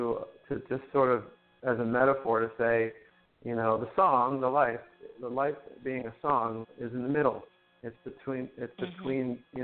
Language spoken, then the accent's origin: English; Northeast, United States; I'm also from the Northeast, so we get some snow as well.